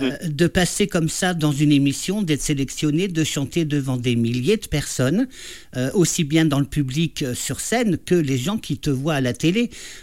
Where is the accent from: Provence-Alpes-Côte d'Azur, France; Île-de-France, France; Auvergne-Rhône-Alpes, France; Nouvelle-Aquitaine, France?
Île-de-France, France; Paris; moved away as an adult; now in Charente, France; je ne suis pas originaire de Charente, je suis de Paris. Et quand je suis arrivée ici en 90